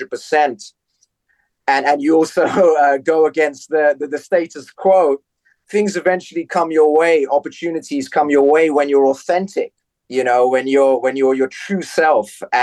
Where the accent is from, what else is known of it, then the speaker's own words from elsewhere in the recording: London, United Kingdom; So growing up in West London